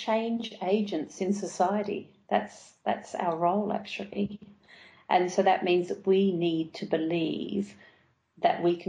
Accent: Australia; moved away; because when I came over from Australia, you know, Australia kind of had a different attitude, or where I was in Australia had a different attitude towards social work

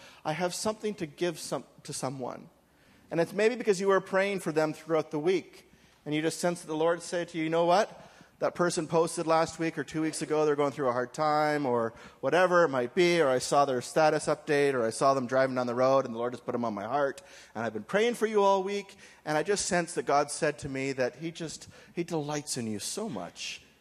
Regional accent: British Columbia, Canada; I'm thankful for my home church, the church that I grew up on Vancouver Island.

